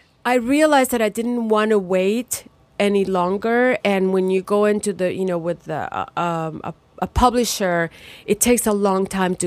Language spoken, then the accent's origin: English; Puerto Rico; moved away as an adult; now in California, United States; I came to California to study.